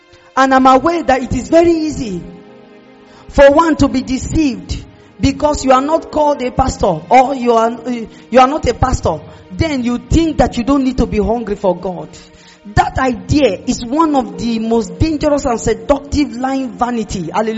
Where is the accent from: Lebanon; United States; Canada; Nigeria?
Nigeria; accent: Nigerian English; I'm using Nigerian English.